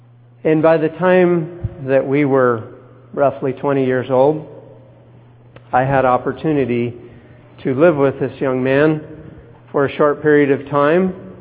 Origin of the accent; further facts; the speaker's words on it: Tacoma, Washington, United States; You know, I grew up in Tacoma